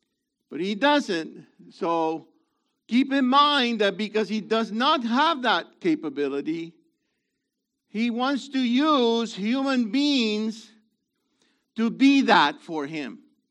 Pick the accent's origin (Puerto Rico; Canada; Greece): Puerto Rico; I'm from Puerto Rico, so I'm a target